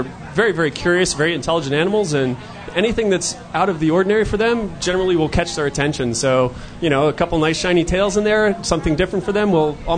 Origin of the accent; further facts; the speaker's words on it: Florida, United States; I grew up in the South Florida area and worked on liveaboard dive boats for about 10 years